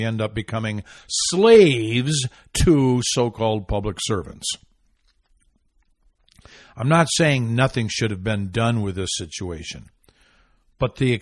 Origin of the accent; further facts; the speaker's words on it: Michigan, United States; This has got a Democrat governor in Michigan. It's my home state.